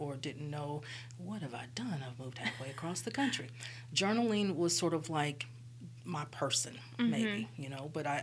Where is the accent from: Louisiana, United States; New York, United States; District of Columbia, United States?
Louisiana, United States; also born or lived in Dallas / South Carolina / Indianapolis; now in Birmingham, United States; I grew up in Louisiana. I went undergrad at Southern. I went to grad school in Grambling. Then I moved to Dallas, Texas, moved to South Carolina, lived in Indianapolis, and now I'm here in Birmingham.